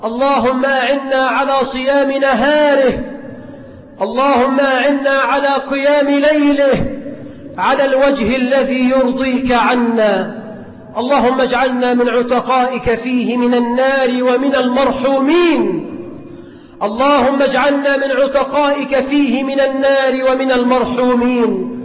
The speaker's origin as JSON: {"language": "Arabic", "country": "Egypt", "said": "اللهم اجعل بلدنا مصر آمنة مطمئنة"}